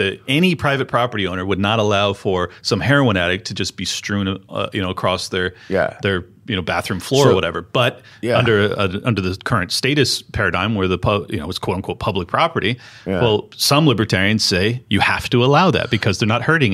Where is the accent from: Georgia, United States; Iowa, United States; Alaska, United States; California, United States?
California, United States; And I come from California. Yeah. So, you know, unfortunately, I witnessed this firsthand. I witnessed the degradation of my state